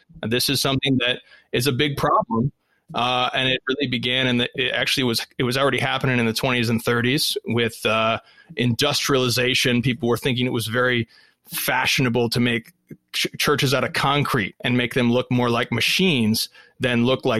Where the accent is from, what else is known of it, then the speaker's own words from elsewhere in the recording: United States; in the United States, I'm speaking as an American here, in the United States, there were these ethnic ghettos